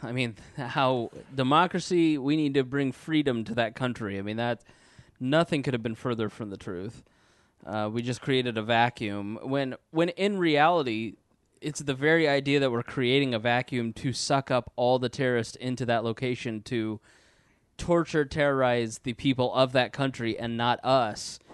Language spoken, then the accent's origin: English; United States; that is one of the foundational principles of nationalism, is that I as an American am worth more than the life of a Canadian.